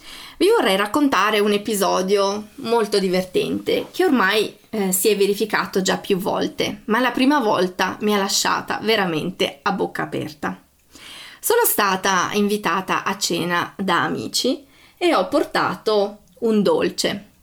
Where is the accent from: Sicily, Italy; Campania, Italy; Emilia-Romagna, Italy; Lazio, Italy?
Emilia-Romagna, Italy; now in Austria; io sono italiana, vengo dalla provincia di Ravenna e vivo in Austria da più di 10 anni ormai. Devo dire che ho avuto la fortuna di integrarmi subito in questo paese e forse il motivo principale è che parlo il tedesco.